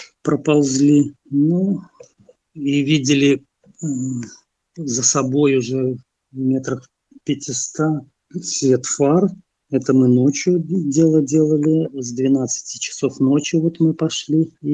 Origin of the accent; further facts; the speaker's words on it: Belarus; Мы сказали, что мы белорусы.